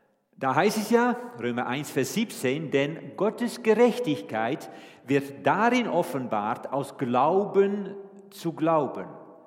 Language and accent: German; Netherlands; ich bin Holländer, Sohn eines Bauers, also nuschelt, hat nicht viel geredet